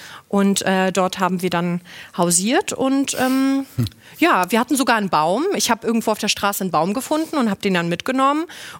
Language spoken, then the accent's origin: German; Luxembourg; Tatsächlich war das in Luxemburg, in meiner Heimat.